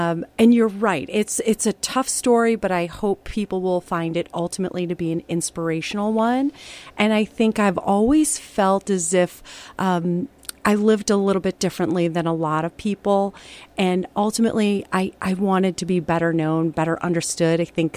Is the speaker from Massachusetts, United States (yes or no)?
yes; Worcester, Massachusetts, United States; Yeah, I'm sure a lot of people know Worcester is an old factory town. I grew up there in the 80s, early 90s, and in this particular neighborhood anyway, the Main South neighborhood